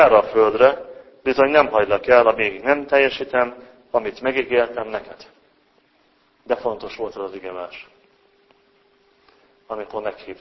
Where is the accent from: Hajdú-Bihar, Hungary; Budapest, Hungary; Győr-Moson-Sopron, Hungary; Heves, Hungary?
Hajdú-Bihar, Hungary; Hát hazatérek a hajdaságiakhoz, olyanok, mint én vagyok, gyerekként közöttük nevelkedtem, ismertem is, hogy valamennyire a kabaiakat, szoboszlóiakat